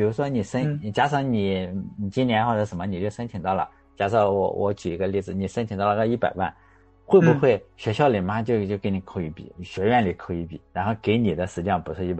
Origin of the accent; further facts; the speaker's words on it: Shandong, China; 我们这里最好的大学就是山东大学嘛，我老家这里